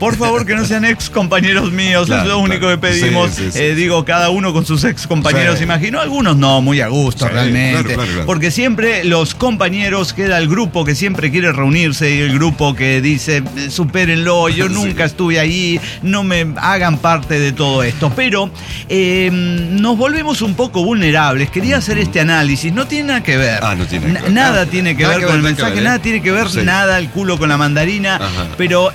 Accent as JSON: {"language": "Spanish", "country": "El Salvador", "lives_now": "United States", "said": "salvadoreño en el Gabacho, pero no estoy en el Gabacho."}